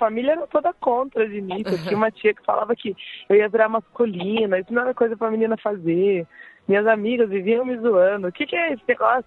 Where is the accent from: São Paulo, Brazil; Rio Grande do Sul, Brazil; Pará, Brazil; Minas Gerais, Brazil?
São Paulo, Brazil; É, na verdade, eu fui criada ali na Zona Sul de São Paulo. Isso é ali na CPC, perto entre Jabaquara e Interlagos.